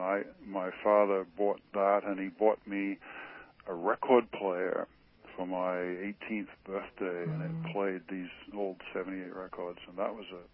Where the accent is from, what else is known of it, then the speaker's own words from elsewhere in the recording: Western Australia, Australia; moved away; where I was raised in Western Australia in the 50s, we waited 6 months to get a telephone.